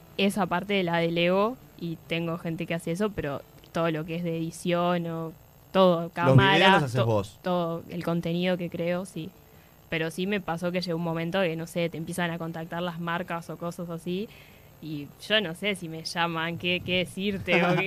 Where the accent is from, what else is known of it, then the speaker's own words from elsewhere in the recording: Uruguay; de cómo somos los uruguayos, que son cosas como re características